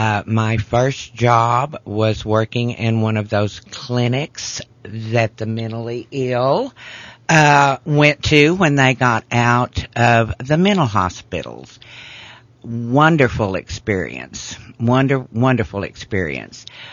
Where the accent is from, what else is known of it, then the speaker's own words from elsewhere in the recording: Texas, United States; I am originally from Texas.